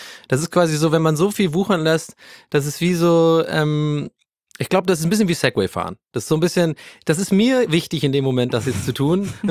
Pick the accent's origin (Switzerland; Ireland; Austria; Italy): Ireland; ich bin Ire und ich bin einfach anders erzogen.